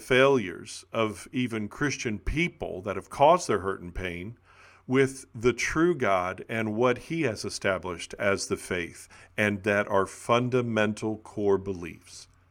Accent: the South, United States; And yes, I'm from the South and still live and minister in the South.

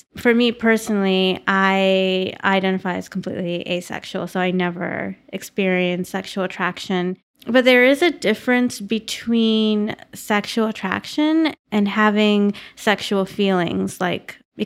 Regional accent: Connecticut, United States; And I grew up in Connecticut, and I, you know, came from a progressive town.

